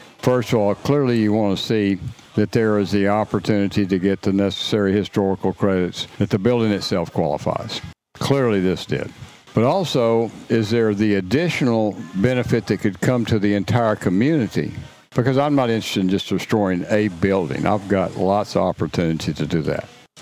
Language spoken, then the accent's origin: English; Freeport, Texas, United States; I grew up in Freeport, Texas, and there was a beautiful hotel there called the Tarpon Inn.